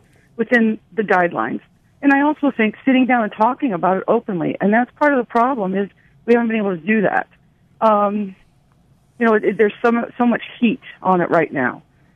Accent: Cherokee, United States; I'm from Cherokee, for goodness sake.

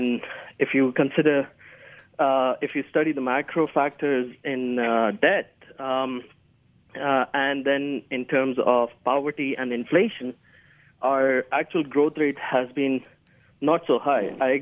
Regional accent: Pakistan; now in Madison, United States; I'm also I'm a Pakistani.

